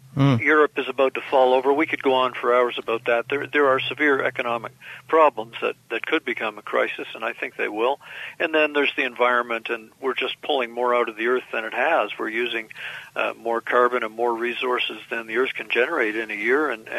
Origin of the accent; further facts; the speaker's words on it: Canada; as a Canadian, you're always hearing about the States more than Canada.